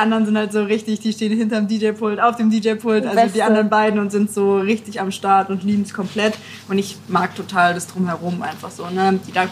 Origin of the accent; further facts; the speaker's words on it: Berlin, Germany; also ich bin ja in Berlin groß geworden und ich bin halt so voll mit Techno aufgewachsen